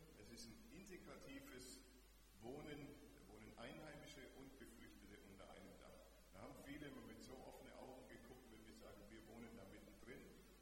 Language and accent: German; Dinkelsbühl, Bavaria, Germany; Kommen tue ich aus Mittelfranken, das hört man gleich, und ich wohne auch noch gar nicht so weit weg von hier. Dinkelsbühl, Feuchtwangen, Wasserdröhlingen ist so meine Heimat, da bin ich aufgewachsen.